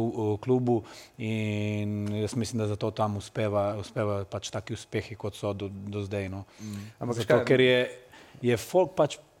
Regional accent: Maribor, Drava, Slovenia; Mi smo iz Maribora

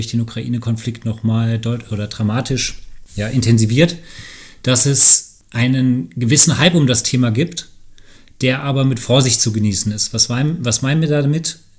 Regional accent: Rhine-Main, Germany; Ich bin ebenfalls Gesellschafter von Helvia, auch gebürtig aus dem Rhein-Main-Gebiet.

